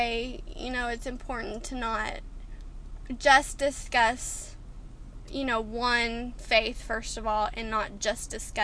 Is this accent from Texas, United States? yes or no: yes; Texas, United States; I even experienced that a little bit growing up in Texas, in West Texas, which is considered the Bible Belt. And the vast majority of people I grew up with were Baptist or Southern Baptist, but I was raised Catholic.